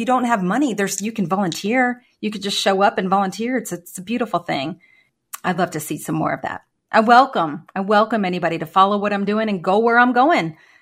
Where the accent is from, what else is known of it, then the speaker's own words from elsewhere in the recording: Philippines; I'm Filipino